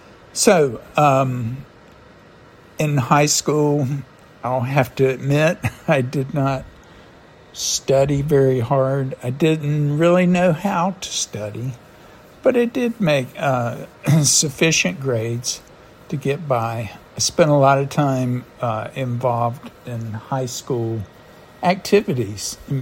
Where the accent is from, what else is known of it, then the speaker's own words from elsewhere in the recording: North Carolina, United States; born there; I was born in Eastern North Carolina in the coastal plain. For those of you who don't know that part of the country, it's a dry, sandy, flat area that's well known for farming.